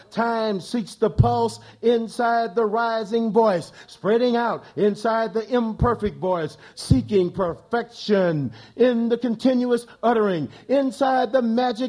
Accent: United States; so that's why I'm an American and a universalist, because I understand the prognostication.

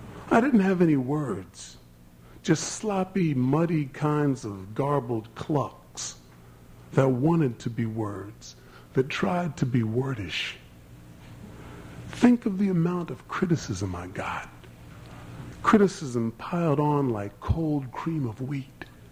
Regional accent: Philadelphia, Pennsylvania, United States; It was a slang I grew up with in Philadelphia

